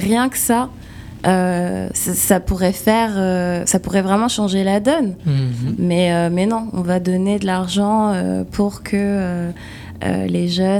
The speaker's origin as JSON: {"language": "French", "country": "France", "tie": "born or raised there", "said": "je suis en France, en plus j'ai grandi en France, en plus j'ai les codes personnellement de la banlieue, j'ai grandi en banlieue"}